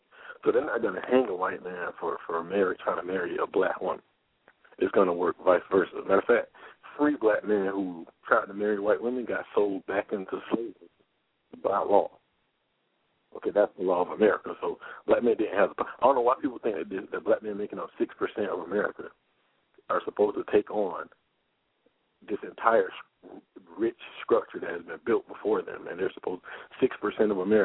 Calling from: Florida, United States; I'm from Florida.

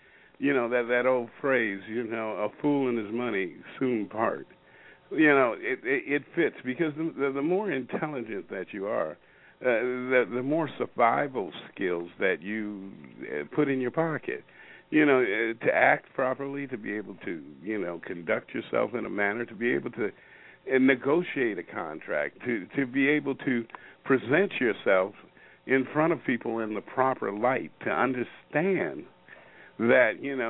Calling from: Federal Way, Washington, United States; I'm calling in from Federal Way, Washington, up here in Washington State, in the Pacific Northwest.

